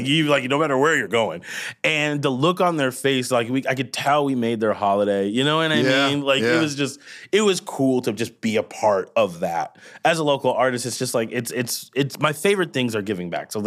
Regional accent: Rosemount, Minnesota, United States; I was raised in Rosemont, Minnesota. We come here all the time. This was like one of the cool places to go.

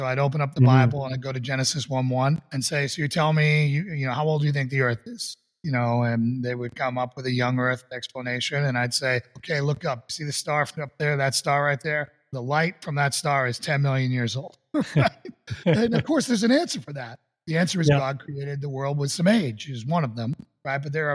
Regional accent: Boston, Massachusetts, United States; And I was raised in Boston, Massachusetts, where there was Paul Revere's ride.

